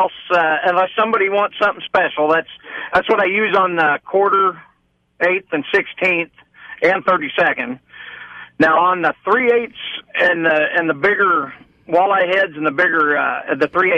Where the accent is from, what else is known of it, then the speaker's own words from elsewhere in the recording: Kansas City, United States; Unfortunately, I know you're from out in Colorado, and I'm from Kansas City.